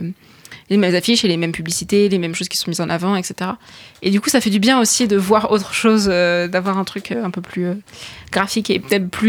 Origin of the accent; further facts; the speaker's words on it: Tours, Centre-Val de Loire, France; now in Asnières, France; j'habite à Paris maintenant, enfin j'habite à Asnières, mais je viens de Tours